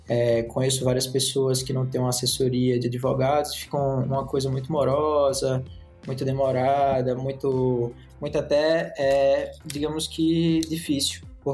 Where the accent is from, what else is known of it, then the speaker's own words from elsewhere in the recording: Northeast Region, Brazil; pelo sotaque da gente, né, tô me sentindo em casa com os caras, que a gente é do Nordeste, e eu tava lá trabalhando tranquilamente em Maceió